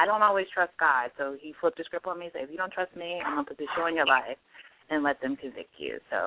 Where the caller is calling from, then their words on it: Silver Spring, Maryland, United States; I'm calling from Silver Spring, Maryland.